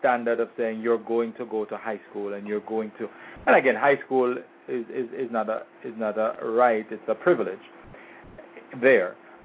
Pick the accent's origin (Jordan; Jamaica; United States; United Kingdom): Jamaica; As a child, I wasn't born here. I was born in Jamaica, and I went to school in Jamaica.